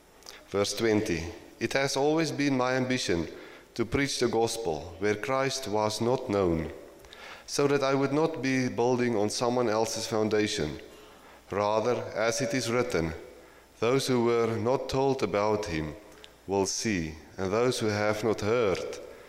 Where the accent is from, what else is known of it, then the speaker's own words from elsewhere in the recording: South Africa; Growing up in South Africa was a different life for us.